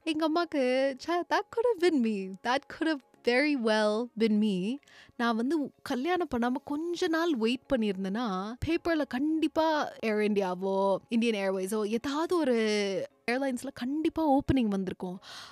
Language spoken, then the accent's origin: Tamil; United States; நான் பிறந்து வளர்ந்ததுலாம் யூஎஸில் தான், பிகாஸ் எங்கள் அம்மா had an arrange marriage in India and இங்கே மூவ் பண்ணிட்டதுனால எங்கள் அப்பா கூட.